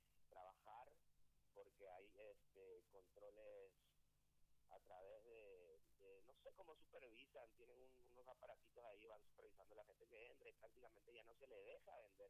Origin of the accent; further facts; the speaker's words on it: Luque, Central, Paraguay; Entonces vengo por Luque, o sea, soy de Luque luego y estoy vendiendo por acá.